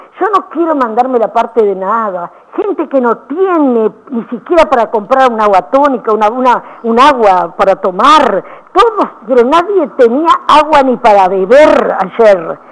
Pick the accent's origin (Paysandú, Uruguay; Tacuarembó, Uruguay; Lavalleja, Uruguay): Tacuarembó, Uruguay; Paso de los Toros; born there; somos habitantes de Paso de los Toros, nacimos en Paso de los Toros